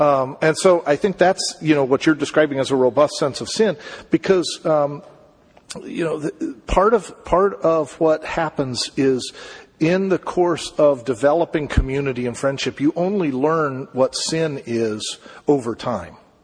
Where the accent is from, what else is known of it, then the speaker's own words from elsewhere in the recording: Denver, Colorado, United States; moved away as an adult; I grew up in Denver in the shadow of Coors Brewery. So out there, everybody who went to church drank, but smoking was the sin. And then I moved to North Carolina to go to Duke